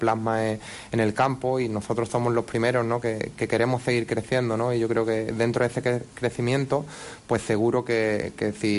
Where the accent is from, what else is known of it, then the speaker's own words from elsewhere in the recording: Cádiz, Andalusia, Spain; porque es de mi tierra